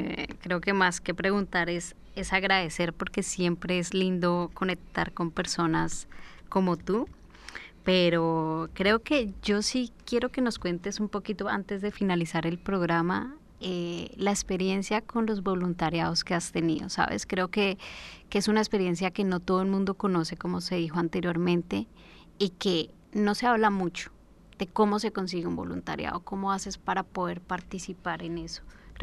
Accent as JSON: {"language": "Spanish", "country": "Colombia", "said": "Aunque debo decir que yo como colombiana, hay sitios donde yo le tengo un poco de respeto"}